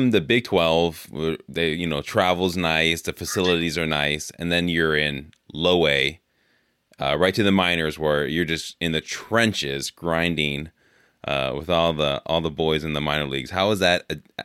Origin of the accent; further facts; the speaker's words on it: California, United States; Cause I grew up in California in the Bay Area.